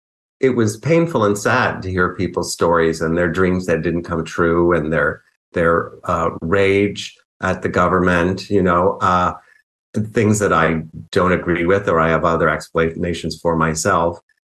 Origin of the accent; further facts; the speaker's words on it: United States; I'm often asked if I'm British. That's one thing people ask me, and I'm super American.